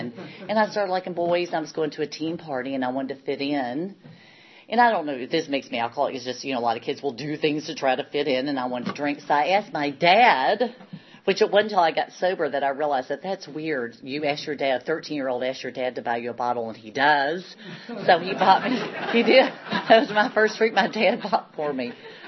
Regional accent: Kentucky, United States; also born or lived in Lexington, Kentucky / Richmond, Virginia; Again, I was from Kentucky.

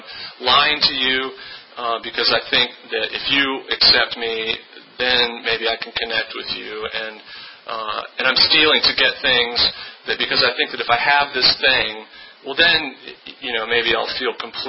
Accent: Williamsburg, Virginia, United States; born there; I was born in Williamsburg, Virginia, and my mother is a recovered alcoholic.

